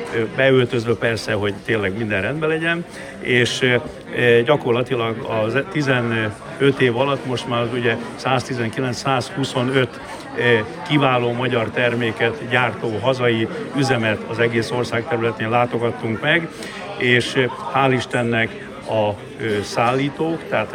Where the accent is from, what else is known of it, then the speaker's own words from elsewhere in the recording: Hungary; Nyilván érdekünk volt, hiszen magyarok vagyunk